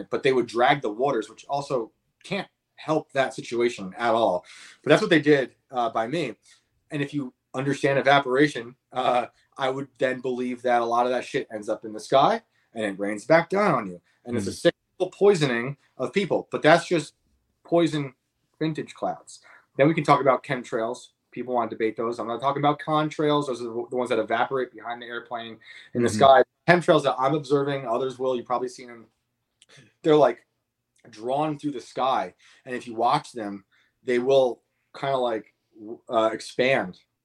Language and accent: English; New York, United States; You know, I grew up on the in the Hudson Valley, New York power plant